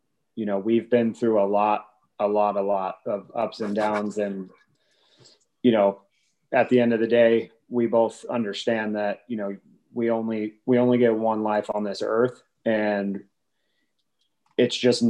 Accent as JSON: {"language": "English", "town": "Bend", "region": "Oregon", "country": "United States", "tie": "born or raised there", "said": "I grew up in the Northwest. I've lived in Bend, so pretty much Central Oregon, almost my whole life."}